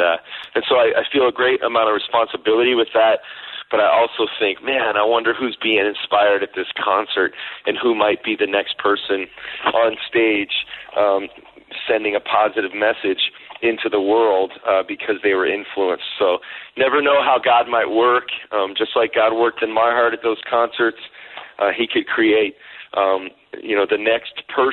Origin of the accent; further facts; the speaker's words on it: Illinois, United States; I grew up in the Chicago suburbs. My father's been a pastor for 38 years, and my mom and dad just served our home church in Chicago for all of those years.